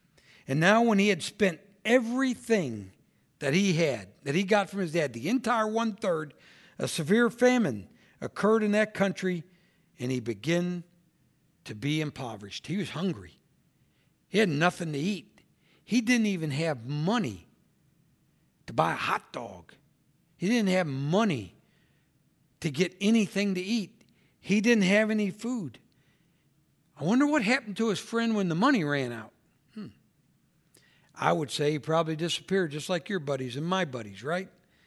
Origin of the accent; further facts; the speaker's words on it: Malden, Missouri, United States; born there; I was born in Malden, man, but I couldn't wait to get out of there.